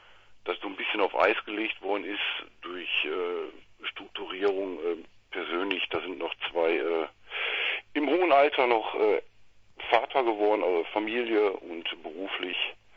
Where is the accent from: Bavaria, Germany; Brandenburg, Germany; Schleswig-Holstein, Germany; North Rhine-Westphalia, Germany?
North Rhine-Westphalia, Germany; Hamminkeln; wir kommen vom ländlichen Niederrhein aus Haminkeln.